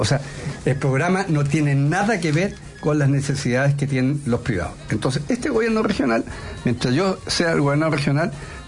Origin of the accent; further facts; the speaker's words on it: Chiloé, Los Lagos, Chile; born there; Yo nací en Chiloé y por lo tanto conozco la historia perfecta de lo que es el antes y el después de la industria salmonera.